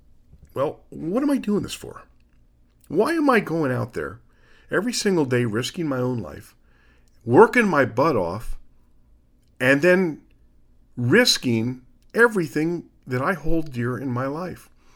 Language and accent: English; New Jersey, United States; the state of New Jersey, my home state, has passed a law.